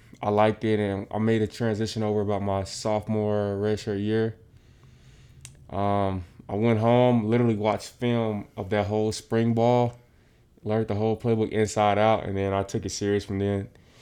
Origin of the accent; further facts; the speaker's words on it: Florida, United States; But growing up in South Florida, sports kind of is instilled in you early.